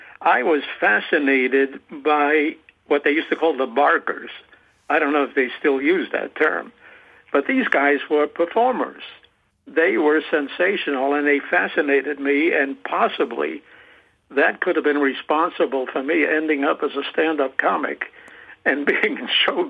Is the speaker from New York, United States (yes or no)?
yes; New York City, New York, United States; now in Miami, United States; I was born and raised in Coney Island in the 30s. And as a kid, it was fascinating to me.